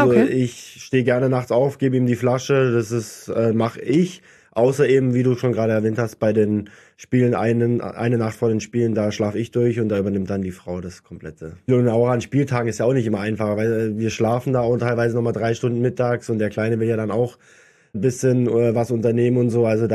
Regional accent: Baden-Württemberg, Germany; wir kommen aus dem Schwarzwald

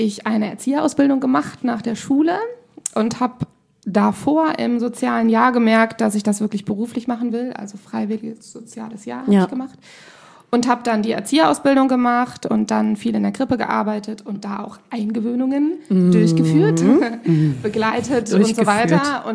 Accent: Rhineland, Germany; now in Hamburg, Germany; Nein, ich bin Rheinländerin, also wirklich mit dem Herzen auch und eigentlich noch irgendwie mit einem Fuß in der Heimat.

